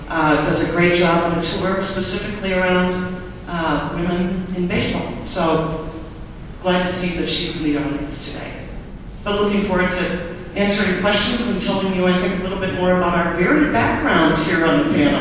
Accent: Minnesota, United States; I've had the good fortune of having been born and raised in Minnesota.

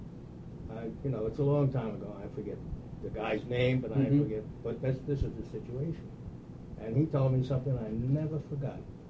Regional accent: the North, United States; I come from the North, and I played with all white teams growing up.

